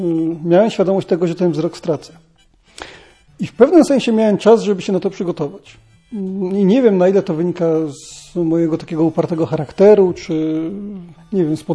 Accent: Głuchołazy, Opole Voivodeship, Poland; also born or lived in Toruń; Ja przeprowadziłem się tutaj z Torunia, a pochodzę w ogóle z Głuchołaz, więc z drugiego końca Polski.

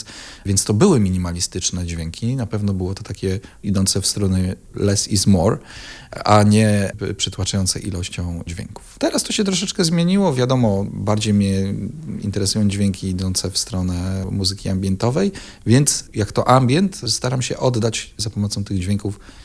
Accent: Pomeranian Voivodeship, Poland; No jest to moja mała ojczyzna. Ja się tutaj urodziłem, tu się wychowałem i Żuławy gdzieś tam cały czas są bliskie mojemu sercu.

